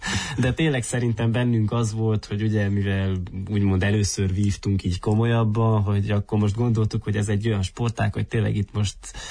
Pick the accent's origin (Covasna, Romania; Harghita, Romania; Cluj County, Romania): Harghita, Romania; Miercurea Ciuc; ugye Csíkszeredában, a szülővárosomban nem volt vívó szakosztály gyakorlatilag akkor, amikor én ugye iskolás voltam